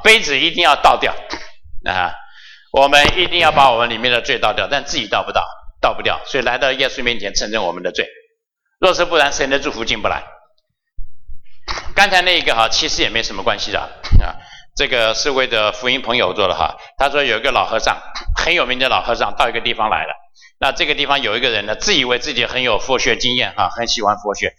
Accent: Shandong, China; 他最怕的就是我们山东人啊，规矩很多啊，老人家过世一定要去送终。

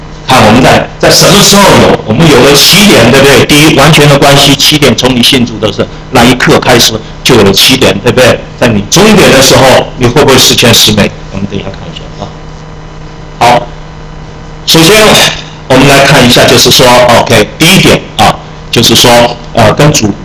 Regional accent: China; 我们中国人常常讲到说，一个人的成功靠什么？

